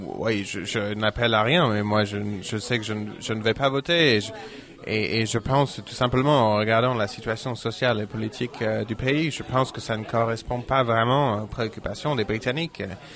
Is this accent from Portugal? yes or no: no; United Kingdom; now in Paris, France; Oui, je viens de Grande-Bretagne et je fais mes études ici à Paris.